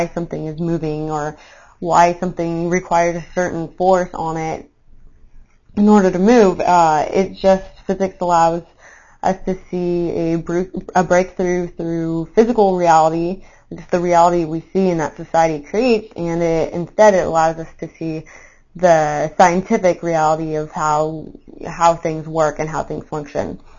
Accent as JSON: {"language": "English", "town": "Manhattan Beach", "region": "California", "country": "United States", "said": "I'm from Manhattan Beach, California, which is a little beach community right below Los Angeles International Airport in Los Angeles."}